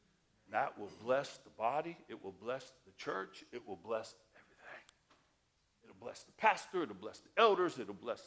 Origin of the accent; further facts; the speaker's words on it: Southern US, United States; Don't worry. I'm from the South. I know.